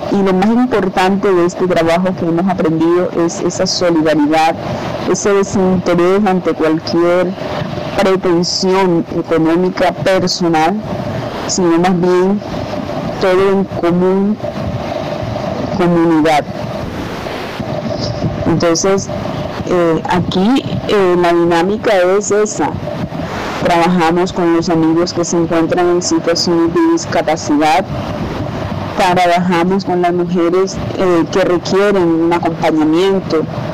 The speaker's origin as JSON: {"language": "Spanish", "town": "Istmina", "region": "Chocó", "country": "Colombia", "tie": "born there", "moved": "as an adult", "lives_now": "Barranquilla, Colombia", "said": "una negra, nacida en un hermoso municipio del litoral pacífico, Ismina, Chocó. Por circunstancias de la vida, pues, llegué a la ciudad de Barranquilla en 1987."}